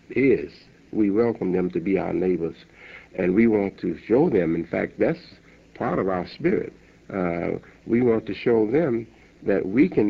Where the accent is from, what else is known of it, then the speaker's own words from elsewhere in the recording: Chicago, Illinois, United States; As you know, I'm a Chicagoan, and you are too.